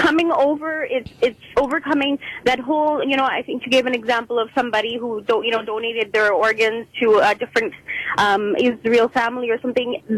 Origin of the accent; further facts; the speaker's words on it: Canada; born there; I believe in Sikhism. I believe in any culture. You know, I was born in Canada here.